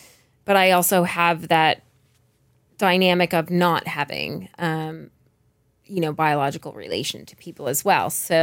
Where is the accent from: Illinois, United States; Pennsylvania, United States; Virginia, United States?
Pennsylvania, United States; Yep, just outside of Philly on a little farm in Bucks County.